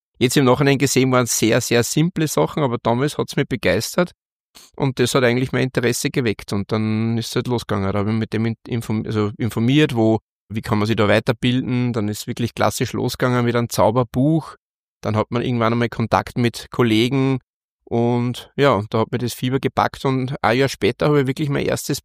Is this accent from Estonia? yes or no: no; Linz, Upper Austria, Austria; born there; now in Weizenkirchen, Austria; ich bin eigentlich ein gebürtiger Linzer, wohne jetzt aber in Weizenkirchen, Vater von zwei erwachsenen Töchtern und schon Opa sogar mit meinen 54 Jahren.